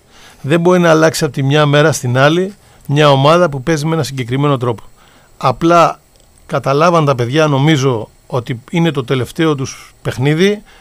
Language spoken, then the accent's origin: Greek; Greece; έχουμε σαν Έλληνες όντως μία θεωρώ κακή συνήθεια να κρίνουμε πάντα πολύ σκληρά